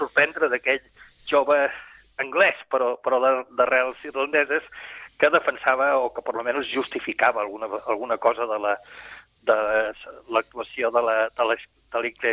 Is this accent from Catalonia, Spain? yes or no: no; Madrid, Community of Madrid, Spain; nosaltres vam créixer a Madrid amb ell, però allà estàvem vivint naturalment sota la dictadura de Franco.